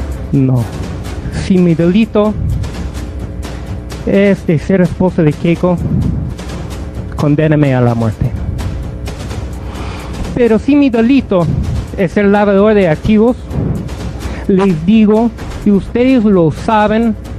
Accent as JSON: {"language": "Spanish", "country": "United States", "second_language": "Spanish", "lives_now": "Peru", "said": "Soy solo un gringo que trajo su capital para invertir en Perú."}